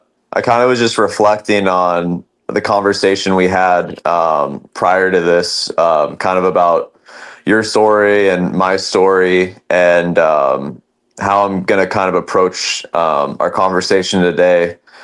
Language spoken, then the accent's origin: English; Los Angeles, California, United States; you know, I'm from LA. I grew up like in the Venice Beach area.